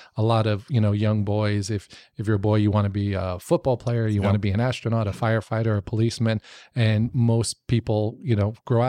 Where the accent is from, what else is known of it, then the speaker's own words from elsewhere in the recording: New York, United States; I grew up in New York. I watched all the New York City police officers